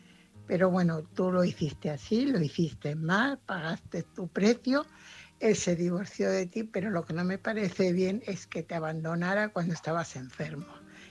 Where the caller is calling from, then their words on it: Fuenlabrada, Community of Madrid, Spain; corresponsal de Fuenlabrada.